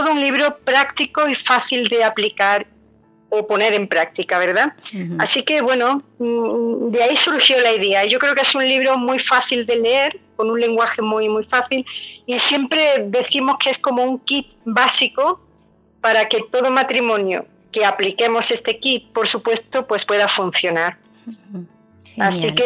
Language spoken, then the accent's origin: Spanish; Córdoba, Andalusia, Spain; moved away as an adult; llevamos 16 años viviendo en un pueblo de Sevilla, ¿verdad? Yo, como he dicho, pues soy de Córdoba. Mi marido Juan es de Asturias. Nos conocimos en Barcelona porque yo me fui a los 24 años a estudiar a Barcelona